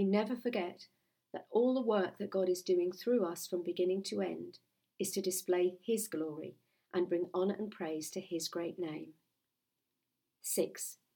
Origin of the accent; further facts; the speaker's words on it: Mexico; from Mexico.